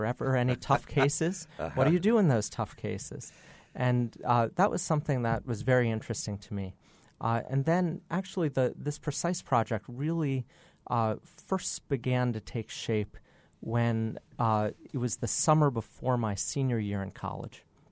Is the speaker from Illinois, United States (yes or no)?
no; Maryland, United States; Well, I grew up in Montgomery County.